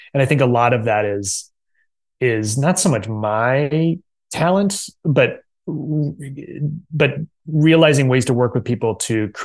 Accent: Massachusetts, United States; I grew up in Massachusetts, so not too far.

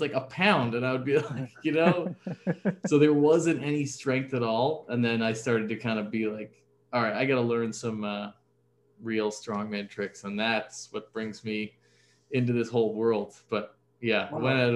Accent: Halifax, Nova Scotia, Canada; So I saw this when I was a kid growing up in Halifax.

